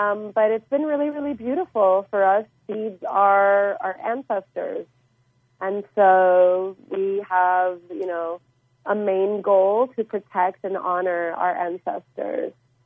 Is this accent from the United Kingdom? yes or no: no; San Juan, Puerto Rico; I am actually from Santurce, which is a neighborhood in the San Juan area of Puerto Rico, the capital, the city. But I recently just moved 2 years ago to a farm about 45 minutes south.